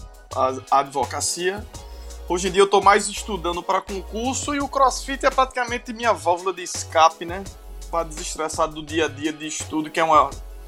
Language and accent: Portuguese; João Pessoa, Paraíba, Brazil; eu sou de João Pessoa, na Paraíba, nascido e criado aqui. Cidade maravilhosa.